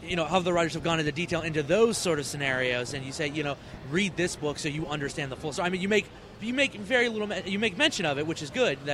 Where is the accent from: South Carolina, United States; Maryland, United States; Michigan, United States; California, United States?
Maryland, United States; Frederick; Well, yeah, we're from Frederick, so it was a bit of a drive for us, but we got to go down there.